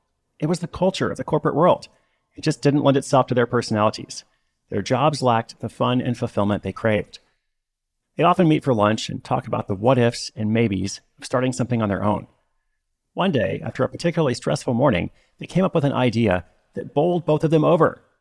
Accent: Portland, Oregon, United States; went to Boston, San Francisco, and my hometown, Portland, Oregon.

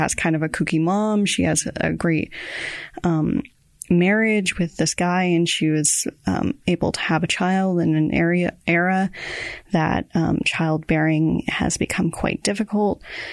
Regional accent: Boston, Massachusetts, United States; And yeah, I'm from Boston.

